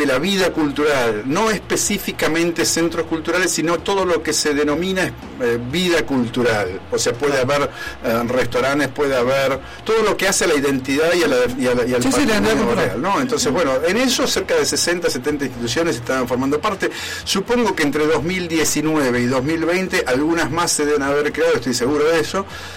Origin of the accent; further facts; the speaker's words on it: Buenos Aires, Argentina; born there; Nace porque en realidad yo nací en Congreso.